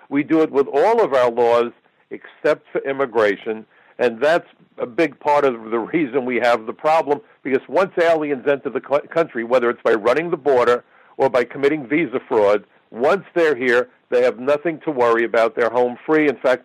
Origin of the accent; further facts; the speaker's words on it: New York, United States; I'm a New Yorker. New York State hits the trifecta.